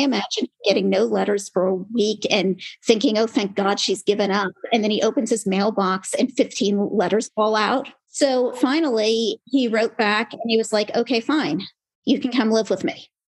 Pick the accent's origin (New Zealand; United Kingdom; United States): United States; No one will bully me because, hey, I'm an American too.